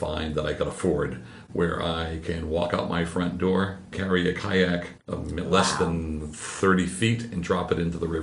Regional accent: Norwich, Connecticut, United States; now in Trenton, United States; I grew up in Norwich, Connecticut. Went to school there

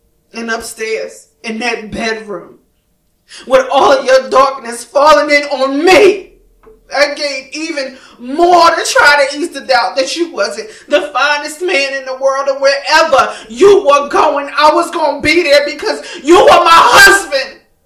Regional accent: Trenton, New Jersey, United States; I was born and raised in Trenton. I am a Trenton girl. Like I said, I am, what is it? Jersey born, Trenton raised.

